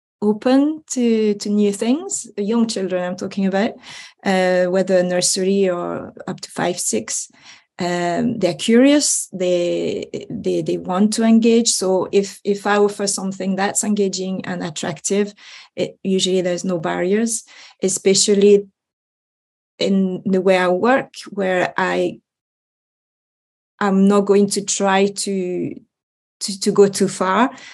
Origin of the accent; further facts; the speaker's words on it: France; English is a second language; moved away as an adult; now in Scotland, United Kingdom; I'm French, as you will guess by my accent, hopefully. I arrived in Scotland in the 90s, 91.